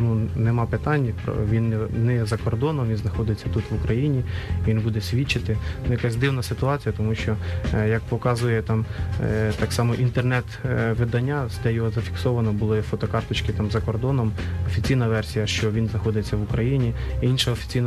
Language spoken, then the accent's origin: Ukrainian; Kyiv Oblast, Ukraine; я сам із Сквирського району. Це Київської області.